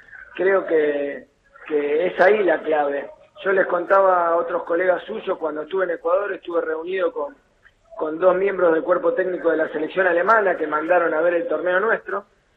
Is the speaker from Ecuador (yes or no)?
no; Argentina